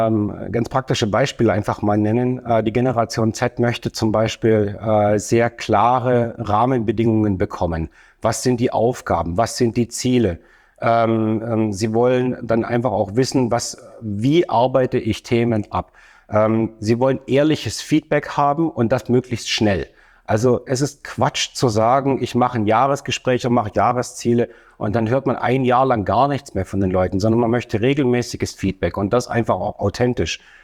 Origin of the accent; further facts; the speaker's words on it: Stuttgart, Baden-Württemberg, Germany; ich bin Unternehmer, komme aus der wunderschönen Stadt Stuttgart.